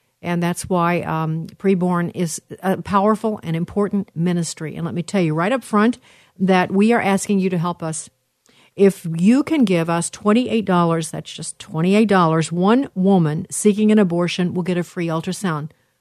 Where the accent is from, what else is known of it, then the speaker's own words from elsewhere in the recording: Chicago, Illinois, United States; She studied in Chicago, my hometown